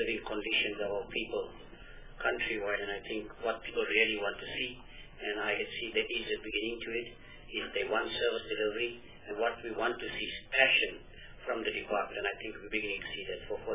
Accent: Eastern Cape, South Africa; I am from the Eastern Cape, so obviously, you know, I represent the people of the Eastern Cape as well

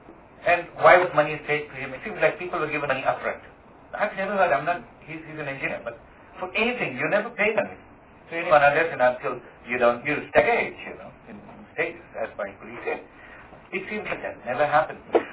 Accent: South Africa; But sometimes you've got to think as a South African citizen, you know.

